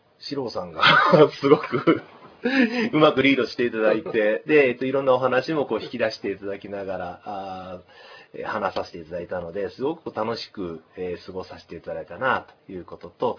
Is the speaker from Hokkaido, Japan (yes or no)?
no; Osaka, Japan; 私大阪出身なんですけども、大阪にいる頃から憧れの土地といいますか、私もともと、沖縄系とか琉球系の、血が入っていて、